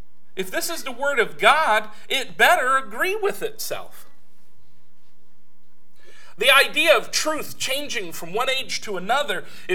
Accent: California, United States; I said, I grew up in California. Whole time I was there, never heard of anybody.

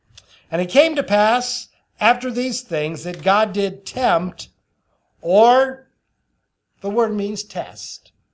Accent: Ohio, United States; Cross, from when I grew up in Ohio as a in high school, and across from us was a Christian family.

